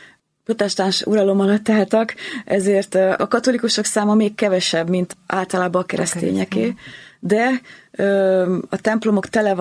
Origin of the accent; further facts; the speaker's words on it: Szeged, Csongrád-Csanád, Hungary; mert Szegeden a klinikán születtem, tehát szegediek vagyunk